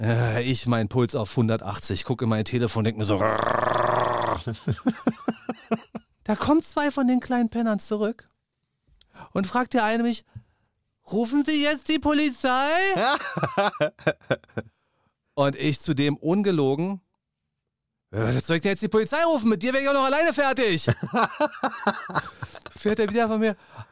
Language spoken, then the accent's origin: German; Berlin, Germany; Aber ich bin aus Neukölln und ich bin hier groß mit Zylinder, ihr Bitches.